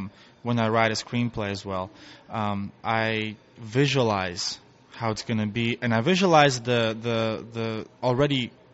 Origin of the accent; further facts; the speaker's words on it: Kazakhstan; now in United States; The last name is Russian, originated in St. Petersburg. I am from former Soviet Union, the country of Kazakhstan. I grew up in USSR, woke up one day, and it's a different country. I'm in Kazakhstan.